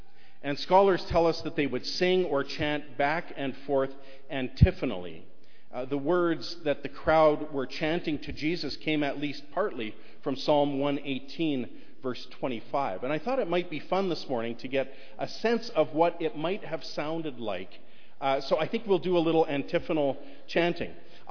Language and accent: English; Calgary, Alberta, Canada; In February of 1988, while I was living in Saskatchewan, I found myself traveling to my hometown of Calgary